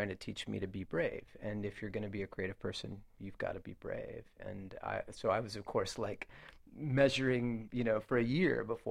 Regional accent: Georgia, United States; I grew up so outside of Chattanooga in Walker County, Georgia, my little public elementary school.

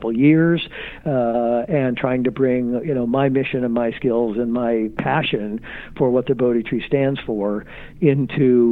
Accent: Rockford, Illinois, United States; I began in my journey and in my work with a performing arts center that I founded in my hometown of Rockford, Illinois

